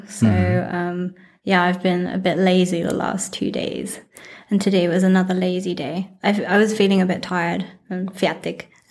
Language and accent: English; United Kingdom; Right. UK.